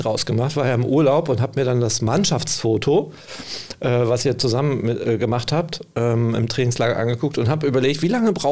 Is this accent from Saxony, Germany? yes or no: yes; Saxony, Germany; born there; ich bin gebürtiger Sachse, aber ich kann es nicht mehr.